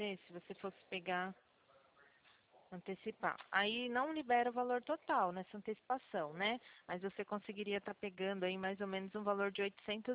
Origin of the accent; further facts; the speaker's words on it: São Paulo, Brazil; eu sou do interior de São Paulo.